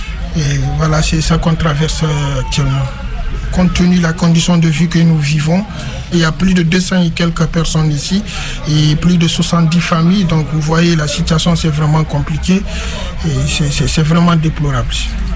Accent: Guinea; moved away as an adult; now in France; Je suis né en 1990. Je viens de la Guinée-Conakry. Je suis rentré en France en 2019

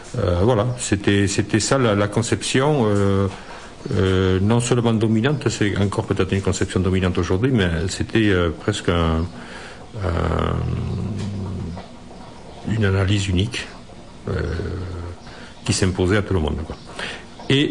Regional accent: Nouvelle-Aquitaine, France; Comment ça s'est passé chez nous, au Pays Basque? Cette nouvelle analyse a été partagée par des générations de jeunes paysans, dont j'étais.

